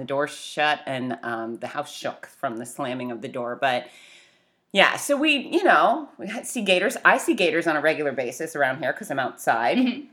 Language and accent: English; Fort Lauderdale, Florida, United States; So I grew up in Fort Lauderdale, like you, and we didn't y'all, but no. I've been here for 20 years, so I y'all.